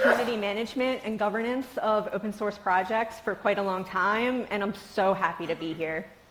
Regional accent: Baltimore, Maryland, United States; accent: twang; now in Seattle, United States; If you hear the twang in my O's, that's my hometown of Baltimore, Maryland. I sit in Seattle these days.

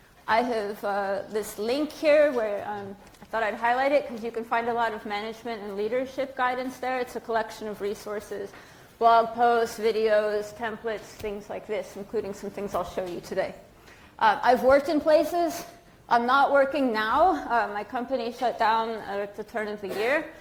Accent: United States; now in Germany; I'm an American living in Germany since 2015, and I mention this because I came to Germany with a very live-to-work mindset

